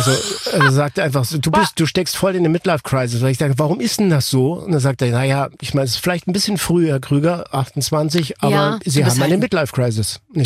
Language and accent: German; Ticino, Switzerland; born there